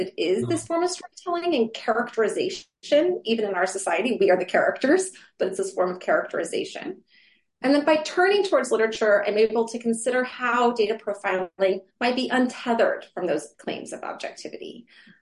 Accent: New Mexico, United States; But I am from New Mexico, very proudly from New Mexico. I sometimes joke that it's about 90% of my personality is being from that state.

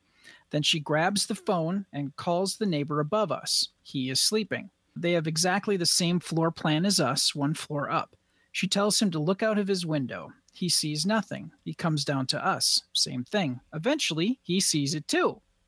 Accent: Wisconsin, United States; accent: Wisconsin; Vanessa was saying that my Wisconsin accent became more pronounced as the slower I talked.

